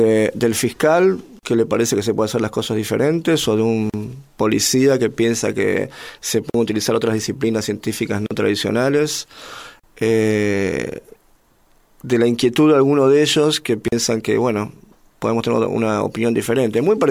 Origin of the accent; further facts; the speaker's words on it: Buenos Aires, Argentina; de la Paternal.